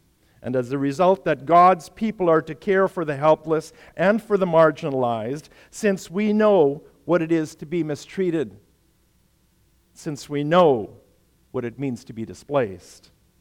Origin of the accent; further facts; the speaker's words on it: Canada; Now, I'm a Canadian, all right?